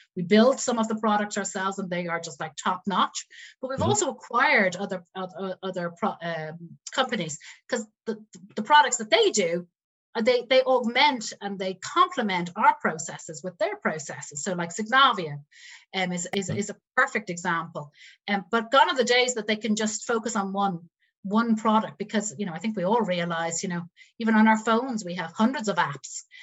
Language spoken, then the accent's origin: English; Ireland; now in United Kingdom; I moved from Ireland to the UK 7 years ago.